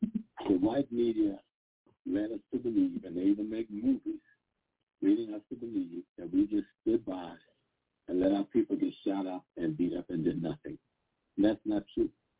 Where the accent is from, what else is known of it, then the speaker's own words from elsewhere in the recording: South Carolina, United States; I grew up in South Carolina. I got involved in these sit-ins and stuff when I was 14 years old.